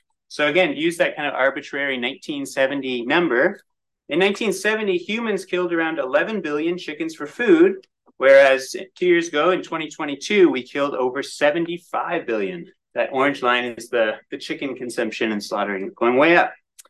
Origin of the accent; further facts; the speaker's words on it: Ontario, Canada; I grew up in Eastern Ontario, And our family actually hobby farmed numerous animals throughout my childhood.